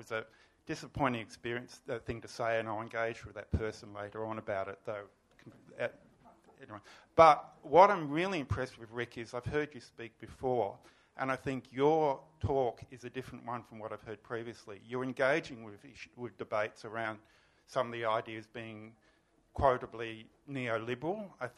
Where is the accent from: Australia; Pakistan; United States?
Australia; as someone who's been involved as an Australian trying to establish and maintain a National Cinematheque